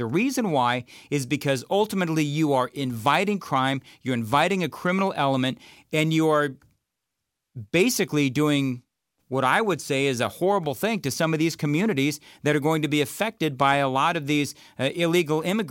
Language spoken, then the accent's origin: English; California, United States; I think one of the reasons why I'm so frustrated with this is because of what I saw, again, growing up in California.